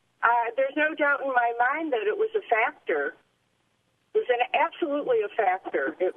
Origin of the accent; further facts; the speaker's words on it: Detroit, Michigan, United States; I grew up in Detroit. It was a beautiful city. I graduated from Mumford High School, from the University of Michigan.